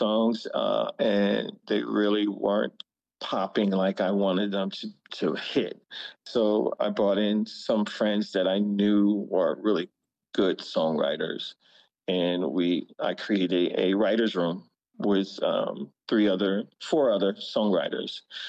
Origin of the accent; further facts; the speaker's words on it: Reading, Pennsylvania, United States; I'm from a city called Reading, Pennsylvania, 45 minutes outside of Philadelphia.